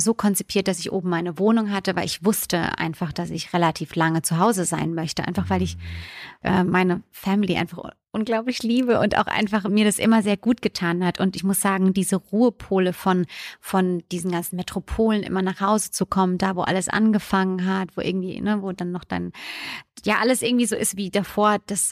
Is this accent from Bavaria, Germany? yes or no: no; Bürstadt, Hesse, Germany; ich bin da sehr ländlich unterwegs und ich komme vom Land aus der Nähe von Mannheim. Bürstadt heißt der Ort. Ja, und muss ganz ehrlich sagen, dass ich einfach ein Landmädchen bin.